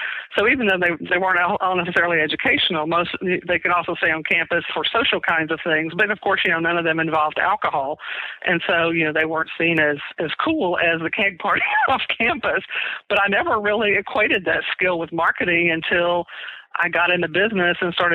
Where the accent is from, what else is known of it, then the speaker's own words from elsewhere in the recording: Jasper, Texas, United States; Now, my hometown has no real big industries. You know, their biggest not any that I'm interested in at any rate. Their biggest industries are bass fishing and timber, neither of which were my target market.